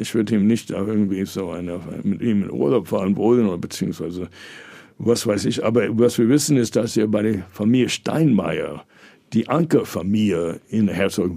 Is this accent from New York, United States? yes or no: yes; New York, United States; Ich bin ja Jahrgang 53 in New York geboren, aufgewachsen